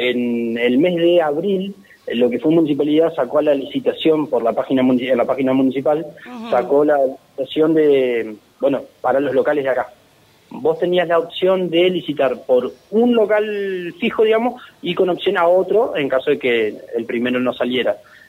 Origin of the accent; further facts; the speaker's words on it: Gualeguaychú, Entre Ríos, Argentina; nosotros dos somos de Gualeguaychú.